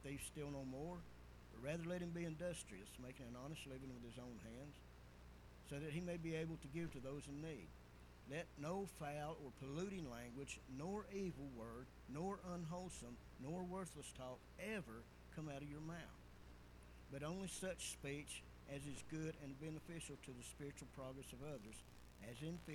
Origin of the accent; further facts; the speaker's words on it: Dalton, Georgia, United States; I was born and raised in Dalton. When we moved back to Dalton